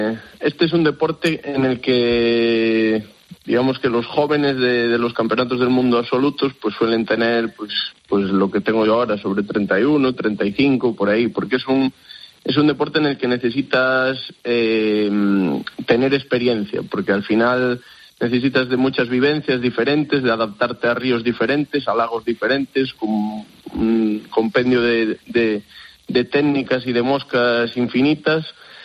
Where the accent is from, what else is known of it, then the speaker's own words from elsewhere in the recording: Galicia, Spain; yo soy mucho de mi tierra, me tira mucho Galicia. Y me tira mucho los míos.